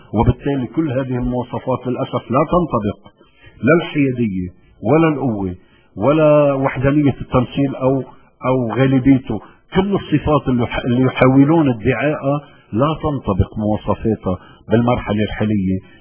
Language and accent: Arabic; Lebanon; نرجع نصير متساويين بالحقوق والواجبات كلبنانيين مع بعضنا البعض